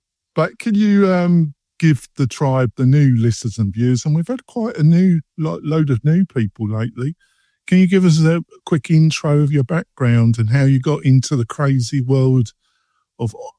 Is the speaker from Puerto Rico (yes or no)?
no; England, United Kingdom; I think I can get away with it because I'm English, aren't I?